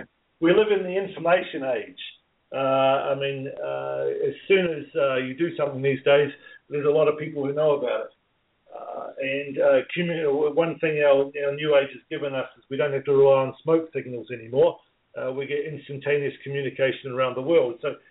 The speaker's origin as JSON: {"language": "English", "region": "South Island", "country": "New Zealand", "moved": "yes", "lives_now": "Tamborine Mountain, Australia", "said": "I live in the Tambourine Mountain, which is part of the Gold Coast hinterland in Australia, but I'm from New Zealand originally, the South Island of New Zealand."}